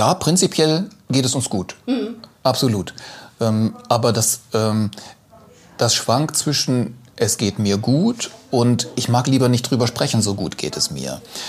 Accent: North Rhine-Westphalia, Germany; now in Bremen, Germany; Ich komme aus Nordrhein-Westfalen, da bin ich aufgewachsen und in Aachen habe ich dann studiert.

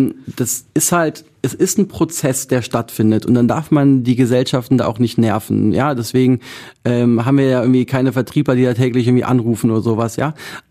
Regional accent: Cologne, North Rhine-Westphalia, Germany; ich bin ja Kölner.

